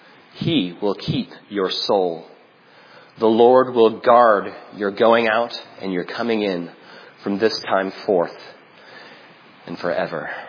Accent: Burlington, Massachusetts, United States; now in Louisville, United States; We grew up in Massachusetts, in Burlington, Massachusetts, and as he said, now we're in Louisville, Kentucky

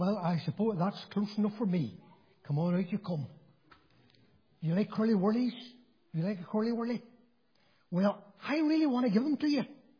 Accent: Macclesfield, North West England, United Kingdom; Whenever I was a wee boy growing up in Macclesfield, I had a big brother

